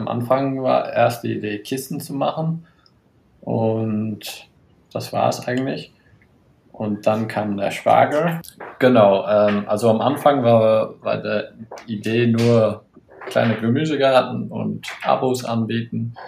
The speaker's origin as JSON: {"language": "German", "region": "Northern Ireland", "country": "United Kingdom", "tie": "born or raised there", "said": "ich bin auf dem Camp Hill aufgewachsen in Nordirland und da hatten wir einen großen, relativ großen Bauernhof, Kühe, Schweine, Hühner, Garten, das war alles biodynamisch."}